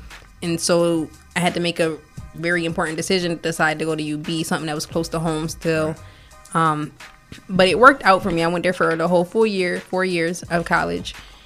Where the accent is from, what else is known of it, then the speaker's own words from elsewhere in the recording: Rochester, New York, United States; I mean, so growing up, I mean, I'm here from Rochester, New York, and growing up, I actually had the privilege to go to a suburban school.